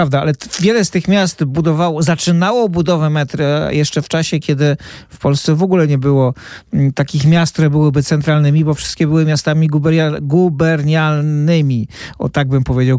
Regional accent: Warsaw, Masovian Voivodeship, Poland; to ja zadam takie pytanie jako warszawiak

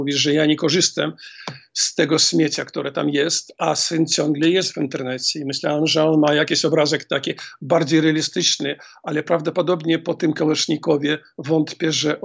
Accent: Grodno, Grodno Region, Belarus; przede wszystkim Grodno, skąd jestem.

